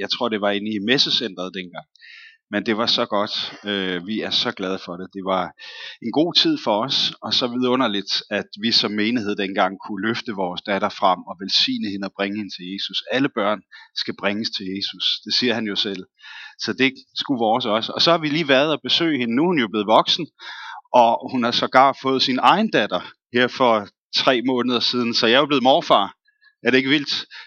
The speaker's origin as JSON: {"language": "Danish", "town": "Bornholm", "region": "Capital Region of Denmark", "country": "Denmark", "said": "Det har jeg ikke set på Bornholm, hvor jeg kommer fra"}